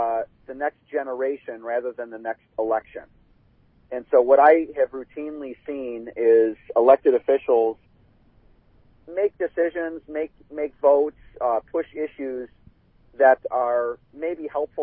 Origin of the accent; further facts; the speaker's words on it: United States; important to me as a reporter, important to me as an American